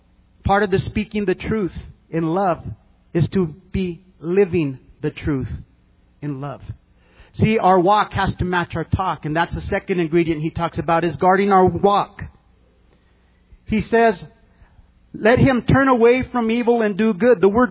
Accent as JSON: {"language": "English", "town": "Albuquerque", "region": "New Mexico", "country": "United States", "lives_now": "El Paso, United States", "said": "I'm from Albuquerque where we do know how to drive."}